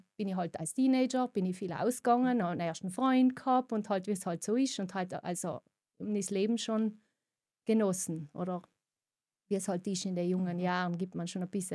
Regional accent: Montan, Trentino-Alto Adige, Italy; Also ich bin in einer kleinen Fraktion von Montan aufgewachsen und mit einem Bruder und ja, mit meinen Eltern, ganz normal. Oma und Opa waren unter, also alle in einem Haus.

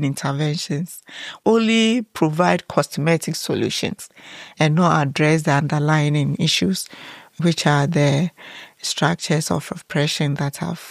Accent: Ghana; So as a Ghanaian professor, I can't access that fund without partnering with a German.

